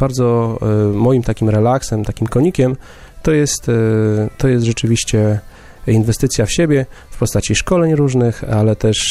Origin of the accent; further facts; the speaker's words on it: Białystok, Podlaskie Voivodeship, Poland; now in Warsaw, Poland; bo jestem akurat z Białegostoku i czuję się białostoczaninem, mimo że już długo jestem w Warszawie, około 15 lat